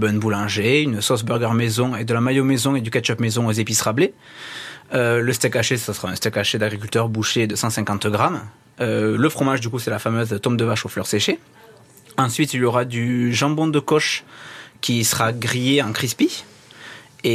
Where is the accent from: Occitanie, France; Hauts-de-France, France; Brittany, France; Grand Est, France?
Occitanie, France; Tarbes; Moi, je viens aux alentours de Tarbes. Je travaille aux alentours de Tarbes.